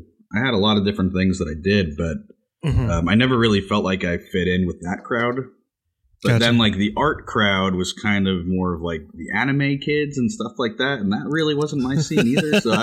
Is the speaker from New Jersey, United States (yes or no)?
yes; Roselle, New Jersey, United States; also born or lived in Rahway / Point Pleasant; I grew up in northern New Jersey. I was born in Rahway, and I lived in Roselle for quite a while. Not the best town, I have to say. And then we moved down to Point Pleasant, New Jersey